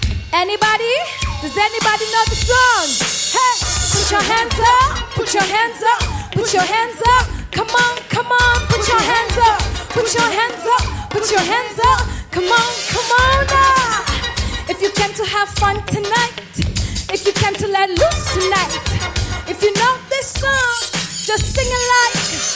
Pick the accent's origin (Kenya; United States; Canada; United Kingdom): Kenya; Nairobi; I come from Nairobi, that's the capital city of Kenya.